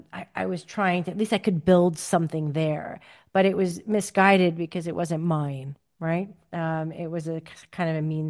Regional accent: United States; now in Copenhagen, Denmark; I live in Copenhagen, though I'm from the States, and the work visa was tied to my job

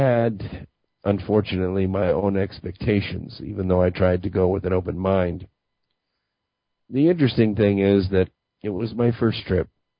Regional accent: United States; I do not feel that way as an American.

